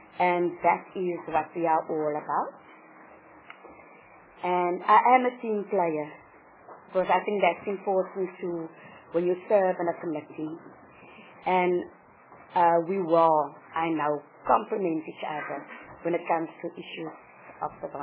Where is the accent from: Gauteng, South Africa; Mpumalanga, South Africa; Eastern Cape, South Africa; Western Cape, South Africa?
Eastern Cape, South Africa; Port Elizabeth; And I'm from Port Elizabeth in the Eastern Cape.